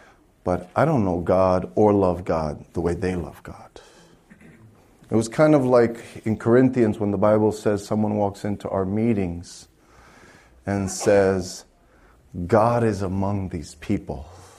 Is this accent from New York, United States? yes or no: yes; New York, United States; I grew up in Brooklyn, and I never went to church.